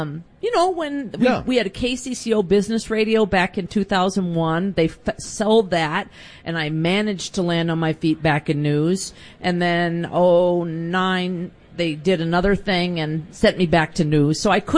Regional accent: Minneapolis, Minnesota, United States; I grew up about a stone's throw from here. My mom still lives in the house that I grew up in Prospect Park in southeast Minneapolis.

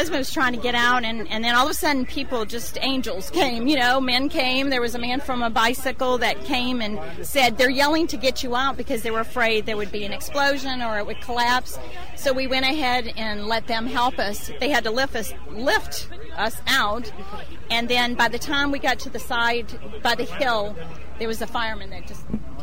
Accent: Houston, Texas, United States; We had just shopped at Mall of America, and we're from Houston, so we're supposed to go home tomorrow.

